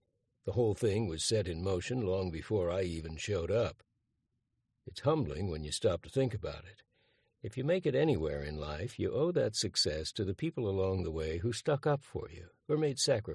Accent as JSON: {"language": "English", "town": "Saskatoon", "region": "Saskatchewan", "country": "Canada", "tie": "born or raised there", "also_born_or_lived": "Floral", "said": "People often assume that I come from Floral, but that's not exactly right. I was born there on March 31, 1928, but 9 days later the family moved down the road to Saskatoon."}